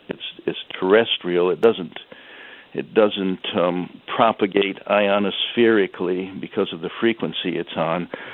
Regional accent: Lansing, Michigan, United States; I mean, I'm originally from Michigan, Lansing, Michigan

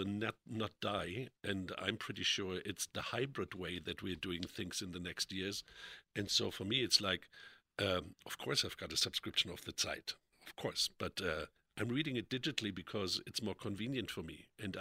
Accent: Berlin, Germany; all the words that are coming came from my hometown of Berlin

